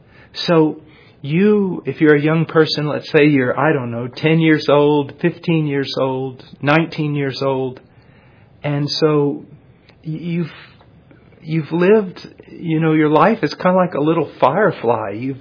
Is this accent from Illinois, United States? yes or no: yes; Illinois, United States; born there; I was born in Illinois on a farm.